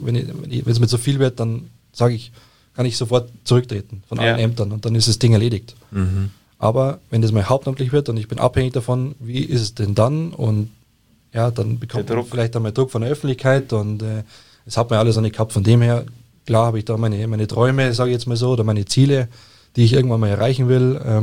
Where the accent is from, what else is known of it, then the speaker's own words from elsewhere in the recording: Egling, Bavaria, Germany; war 2020 Bürgermeisterkandidat in meiner Heimatgemeinde Egling